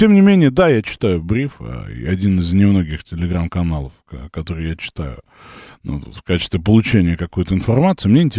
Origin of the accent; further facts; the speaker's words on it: Moscow, Russia; А я как раз москвич.